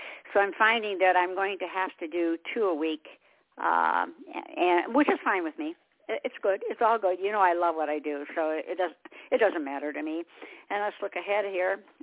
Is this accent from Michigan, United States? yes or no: yes; Michigan, United States; now in South Carolina, United States; and I'm originally from Michigan. Everybody knows that.